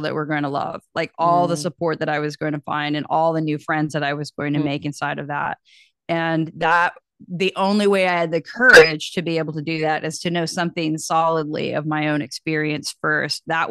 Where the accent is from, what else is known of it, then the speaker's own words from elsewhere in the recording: Kansas, United States; I grew up in Kansas. There were gay people around, but also growing up in the late 70s, early 80s